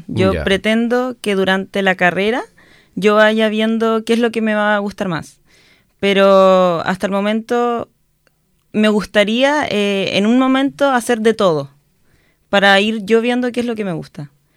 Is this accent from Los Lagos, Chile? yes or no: yes; Osorno, Los Lagos, Chile; Yo soy osornina de toda mi vida. Estudié en el Colegio Santa Marta de Osorno, salí de la promoción 2016.